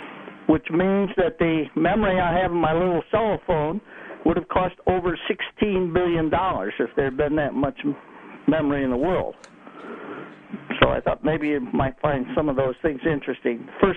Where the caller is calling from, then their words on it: Hilton, New York, United States; I'm calling from Hilton, and I thought I would share with you some of the reminiscence about early computers.